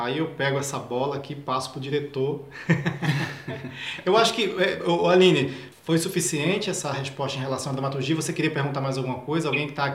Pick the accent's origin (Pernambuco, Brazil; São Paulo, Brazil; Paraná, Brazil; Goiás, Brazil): Pernambuco, Brazil; now in Rio de Janeiro, Brazil; quis sair da minha terra, do interior de Pernambuco, para morar no Rio de Janeiro